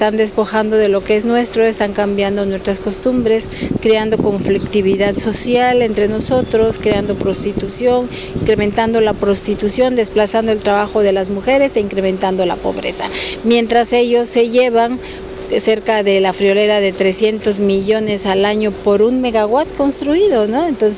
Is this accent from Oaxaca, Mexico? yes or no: yes; Juchitán de Zaragoza, Oaxaca, Mexico; yo vengo del Istmo de Tehuantepec, en el estado de Oaxaca. Pertenezco al pueblo indígena Binisá. Soy de Juchitán de Zaragoza